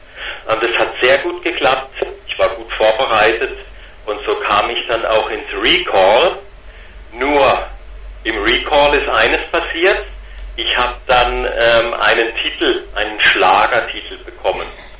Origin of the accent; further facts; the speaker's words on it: Baden-Württemberg, Germany; ich komme aus dem Schwarzwald, ich komme aus Südbaden, genau genommen aus der Region südlicher Oberrhein